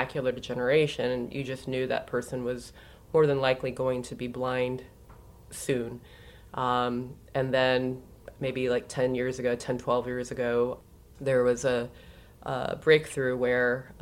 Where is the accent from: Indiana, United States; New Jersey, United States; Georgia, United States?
Indiana, United States; South Bend; now in Iowa, United States; Well, I'm from South Bend, Indiana, so from the Midwest.